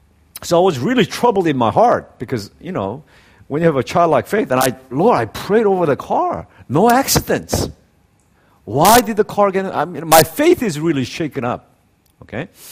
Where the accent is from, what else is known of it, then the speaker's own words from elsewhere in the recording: South Korea; I grew up in Korea when the country was so conservative.